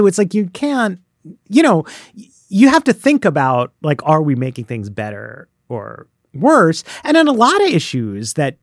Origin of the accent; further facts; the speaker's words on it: New York, United States; I grew up in New York. I've always lived in like big, diverse, cosmopolitan cities.